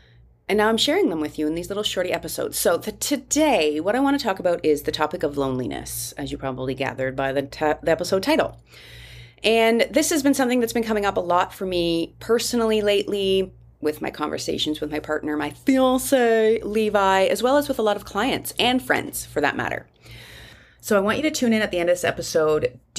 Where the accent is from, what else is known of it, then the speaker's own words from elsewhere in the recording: Canada; now in Costa Rica; Living here in Costa Rica, you know, in a foreign country as a Canadian